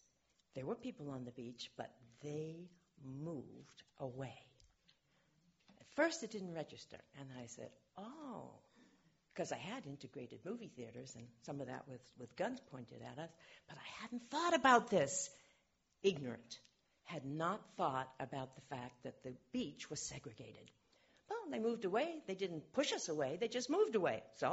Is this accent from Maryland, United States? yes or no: no; Boston, Massachusetts, United States; There was a beach. I come from Boston. There was a coast.